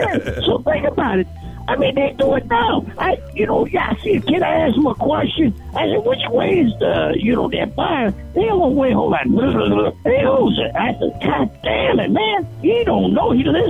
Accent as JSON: {"language": "English", "region": "Illinois", "country": "United States", "said": "You know, I hail from Armpit, Illinois, and man, we're broke."}